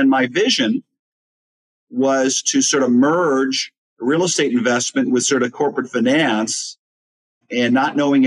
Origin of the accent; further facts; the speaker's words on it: Chicago, Illinois, United States; I grew up in Chicago area, and we've got sort of a great skyline and a lot of skyscrapers.